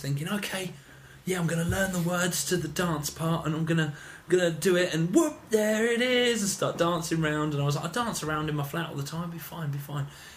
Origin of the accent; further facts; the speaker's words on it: Portsmouth, South East England, United Kingdom; now in London, United Kingdom; I've lived in London 5 years now. And I came from Portsmouth. And Portsmouth is very sheltered. It's all white people.